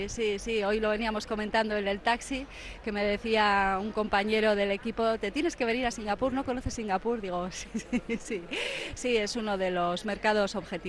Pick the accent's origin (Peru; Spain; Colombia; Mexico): Spain; Bilbao, Basque Country; Yo creo que como bilbaína, pues, esto es una bilbainada